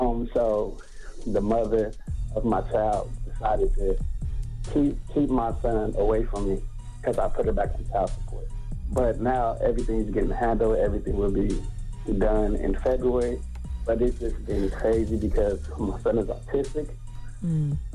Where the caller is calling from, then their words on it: Oakland, California, United States; Hey, what's up with it? I'm calling from East Oakland, California.